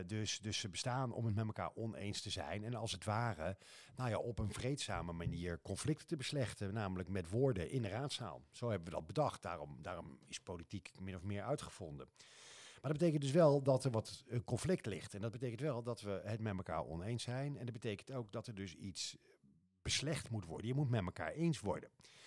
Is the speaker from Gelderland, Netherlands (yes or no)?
yes; Gelderland, Netherlands; Nu ben ik zelf geen Twent, zoals je vast al wel gehoord had, maar ik kom van de Veluwerand.